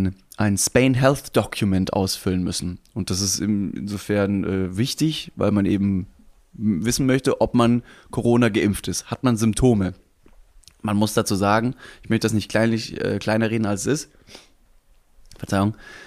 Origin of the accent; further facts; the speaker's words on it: Germany; wir sind Deutsche